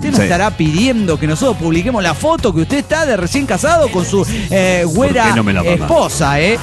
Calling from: Tarija, Bolivia; de Tarija, Bolivia.

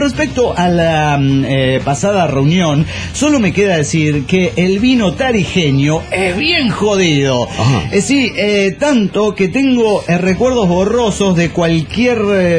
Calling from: Cochabamba, Bolivia; Soy hoy juguetero de Cochabamba, Bolivia.

